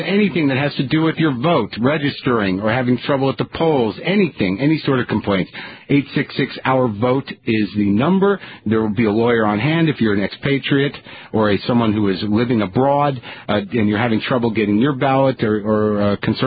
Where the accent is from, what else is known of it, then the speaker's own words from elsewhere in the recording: Albuquerque, New Mexico, United States; Albuquerque is my hometown.